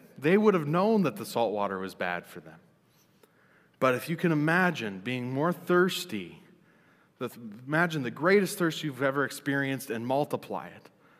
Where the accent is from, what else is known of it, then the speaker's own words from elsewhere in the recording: Montana, United States; accent: Minnesotan; I grew up in Montana. And now when I go back to Montana, they make fun of me because I have a little bit of a Minnesotan accent.